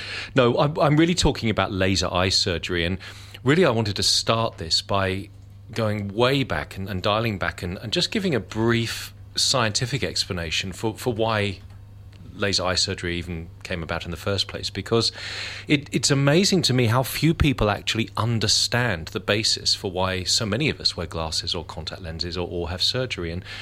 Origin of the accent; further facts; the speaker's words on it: Hong Kong; I grew up in Hong Kong and spent most of my life there